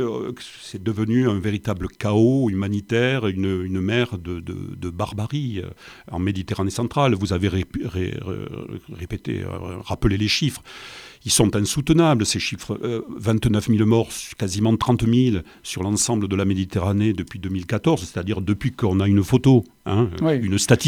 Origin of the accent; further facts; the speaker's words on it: Frontignan, Occitanie, France; moi, je suis de Frontignan, je suis en dehors de la métropole